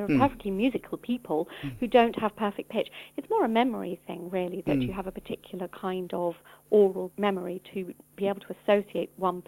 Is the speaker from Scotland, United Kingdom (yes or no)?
no; London, United Kingdom; I grew up in Northwest London, although neither of my parents is actually from London. My father is from Bradford in Yorkshire, and my mum was born in Stratford-upon-Avon, and so they moved to London when they got married.